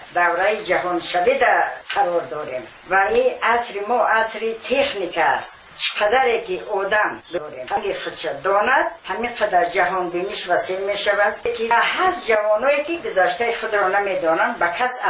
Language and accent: Persian; Tajikistan; بعد میگفتن که من تاجیکم از تاجیکستان